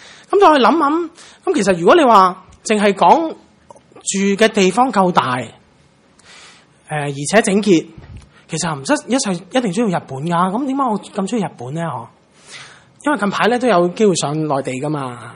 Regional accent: China; 咁修養都唔關我事，我係中國人啊。

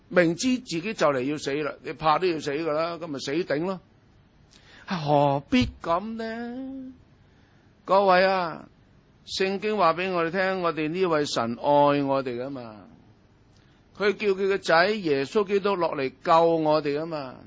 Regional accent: China; 我哋中国人好傻嘅话，过新年啊，千万唔好噏个死字啊

